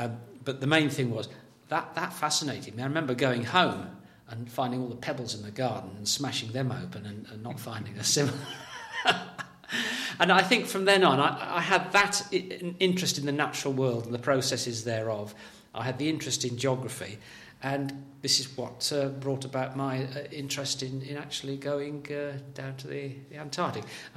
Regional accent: Wolverhampton, West Midlands, United Kingdom; born there; I was born in Wolverhampton on the 30th of May 1943.

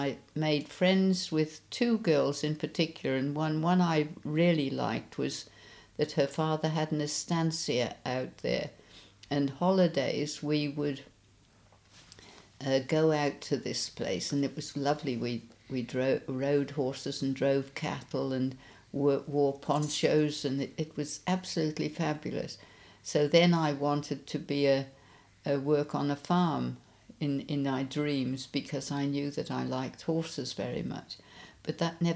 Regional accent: Stanley, Falkland Islands; also born or lived in Montevideo, Uruguay; My birthday is the 23rd of May 1935. And I was born in Port Stanley. I think it was called the King Edward Memorial Hospital, a daunting place. But I grew up there

